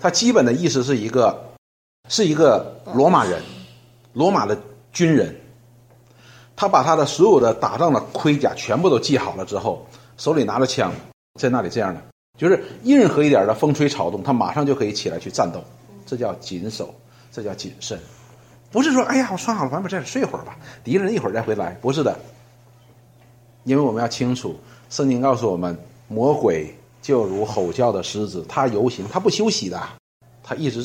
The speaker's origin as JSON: {"language": "Chinese", "country": "China", "said": "我们中国人有个概念叫什么"}